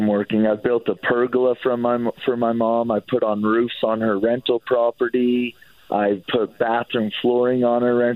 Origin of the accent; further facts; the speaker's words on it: Utah, United States; No, I'm actually Mormon from Utah, so...